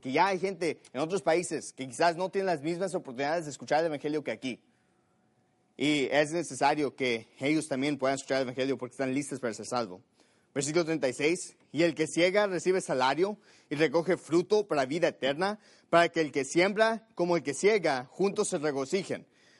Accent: Mexico City, Mexico; born there; yo soy mexicano. Yo nací en la Ciudad de México.

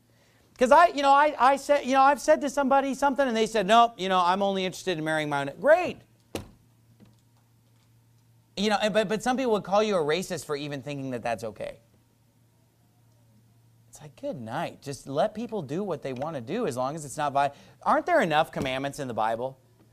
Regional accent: United States; born there; I was born in America. I am an American.

